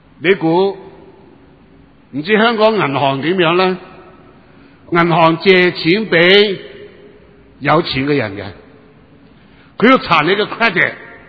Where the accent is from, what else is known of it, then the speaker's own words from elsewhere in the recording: China; 你知道我哋中國人有幾個名句喎